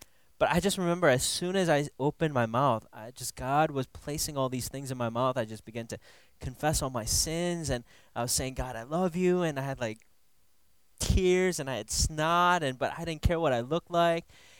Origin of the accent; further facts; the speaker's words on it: Minnesota, United States; And even actually my grad school, my first choice wasn't University of Michigan because I'm from Minnesota.